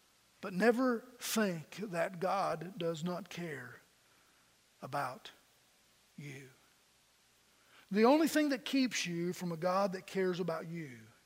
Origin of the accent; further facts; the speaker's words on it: Pennington Gap, Virginia, United States; I was born and raised in Lee County, Virginia, Pennington Gap.